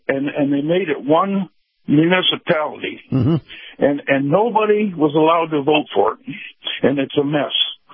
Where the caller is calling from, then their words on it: Tampa, Florida, United States; in Tampa.